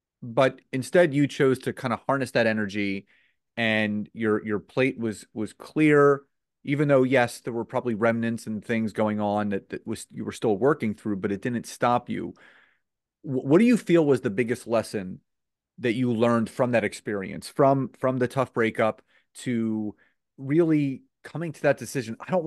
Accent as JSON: {"language": "English", "region": "New Jersey", "country": "United States", "said": "Me too. What part of Jersey are you from?"}